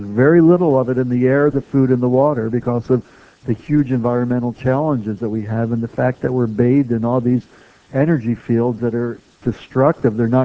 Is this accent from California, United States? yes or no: no; Scottsdale, Arizona, United States; I'm here from Scottsdale, Arizona.